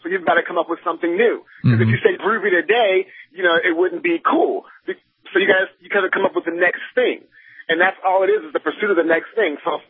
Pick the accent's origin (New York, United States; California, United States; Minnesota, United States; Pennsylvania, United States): California, United States; I'm from the Bay Area, and when it came out in 96, the Oakland School Board is the people who put this in the mainstream